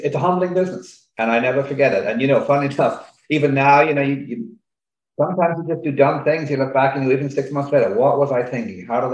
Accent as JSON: {"language": "English", "country": "Ireland", "also_born_or_lived": "United Kingdom", "said": "So, I'm Irish originally. I went to college in the UK."}